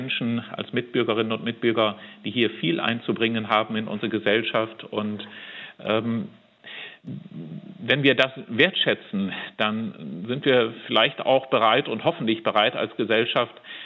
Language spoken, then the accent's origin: German; Lower Saxony, Germany; Ich komme aus einer Region, aus Südoldenburg, wo der Boden, die Luft, das Wasser stark belastet sind durch diese intensive Tierhaltung und Fleischproduktion.